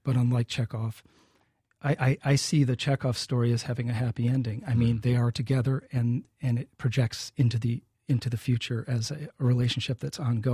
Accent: Michigan, United States; Well, and that story used a lot of my growing up in Michigan and a lot of sort of material from my real life.

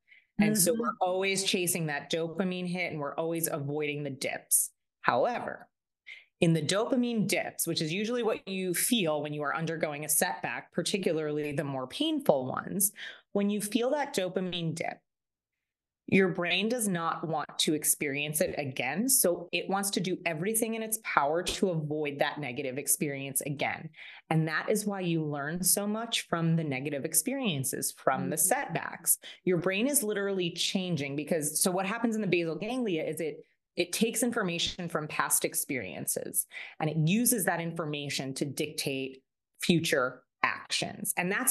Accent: Long Island, New York, United States; So I'm from Long Island

